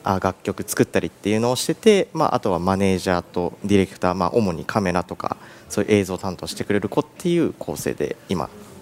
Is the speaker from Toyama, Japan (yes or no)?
yes; Toyama, Japan; also born or lived in Kanazawa; 僕が、はい、地元富山なんですけど、はい、専門で金沢の方にちょっと行ってたんですけど